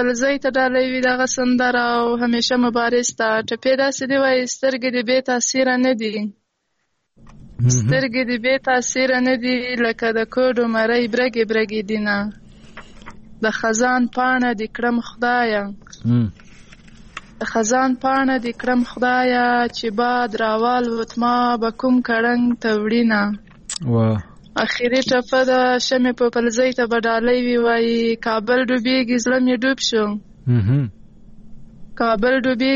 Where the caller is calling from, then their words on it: Kandahar, Afghanistan; له کندهار د سر نه می کوشش کوله